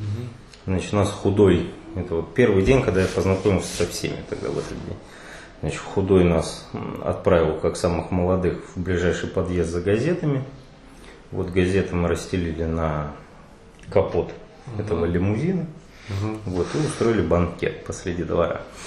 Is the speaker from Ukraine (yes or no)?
no; Almaty, Kazakhstan; also born or lived in Saint Petersburg; А я сам из Казахстана, из Алматы, где я, так получалось, что я учился в Питере, но постоянно ездил в Алмату